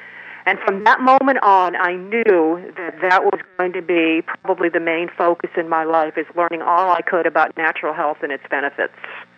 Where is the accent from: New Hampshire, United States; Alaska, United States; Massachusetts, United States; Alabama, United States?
Massachusetts, United States; I'm from Western Massachusetts originally in kind of a rural area.